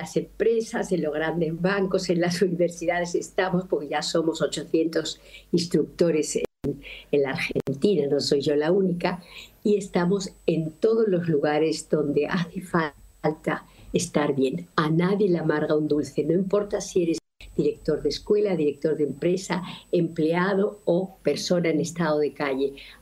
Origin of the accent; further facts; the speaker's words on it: Spain; porque yo, siendo española, he dicho